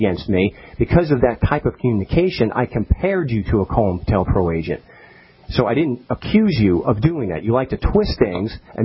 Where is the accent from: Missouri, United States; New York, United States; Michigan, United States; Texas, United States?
New York, United States; I'm a schmuck from Long Island.